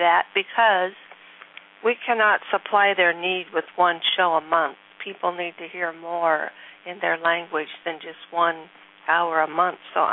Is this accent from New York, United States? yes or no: no; Los Angeles, California, United States; And I'm from Los Angeles, California.